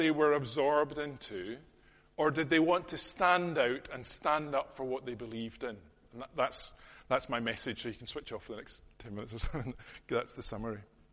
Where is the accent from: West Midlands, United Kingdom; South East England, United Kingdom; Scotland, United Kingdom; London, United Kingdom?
Scotland, United Kingdom; now in England; I hadn't that long moved down south myself, and I was nervous of losing my accent and my Scottishness and all the rest of it.